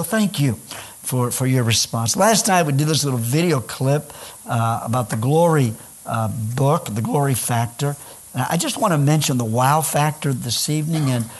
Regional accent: Illinois, United States; moved away as an adult; now in New Zealand; And so my wife and I were born in the States. My wife is actually grew up in Hammond, Indiana. And I grew up in Illinois.

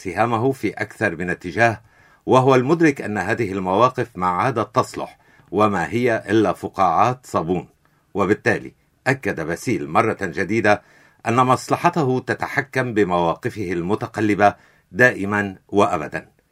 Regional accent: Jezzine, South Governorate, Lebanon; وأعاهد أهلي في جزين بمواصلة النضال لمزيد من رفع اسم جزين عاليا،

